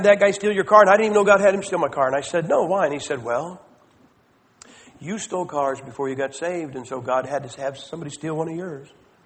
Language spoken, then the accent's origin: English; Northern US, United States; Now, I'm a Yankee, and we had a Civil War, and here's how I explain that. I'm from the North.